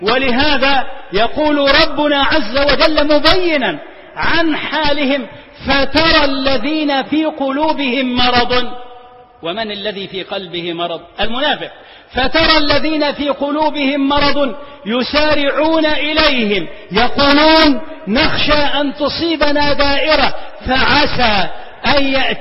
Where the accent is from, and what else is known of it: Egypt